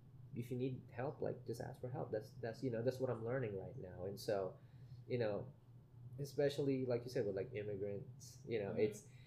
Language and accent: English; Philippines; born there; English is a second language; I was born in the Philippines.